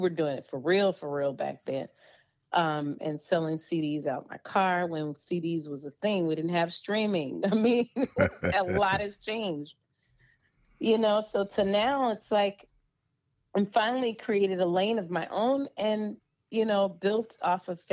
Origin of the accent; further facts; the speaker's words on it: New Orleans, Louisiana, United States; I'm from New Orleans. I'm like a jambalaya.